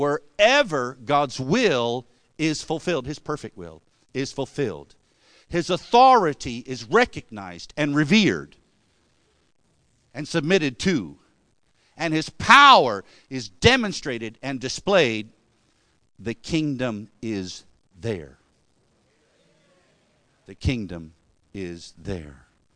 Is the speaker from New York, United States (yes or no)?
no; Virginia Beach, Virginia, United States; I was driving my car around in Virginia Beach, that's my hometown